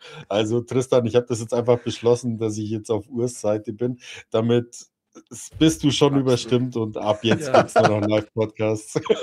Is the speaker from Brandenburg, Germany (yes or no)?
no; Baden-Württemberg, Germany; ich bin aus dem Allgäu, nicht aus Bayern.